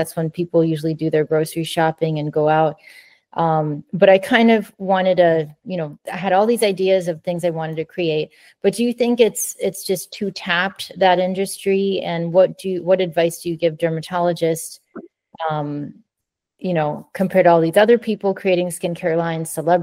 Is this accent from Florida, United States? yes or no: yes; Florida, United States; I was raised in Florida, you know, didn't see snow until much later.